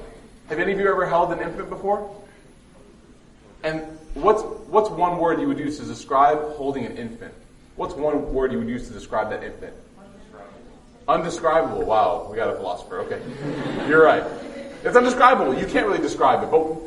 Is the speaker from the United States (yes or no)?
no; Alexandria, Alexandria Governorate, Egypt; I'm half Egyptian. My mom's Egyptian. I'm from Iskandaria, so.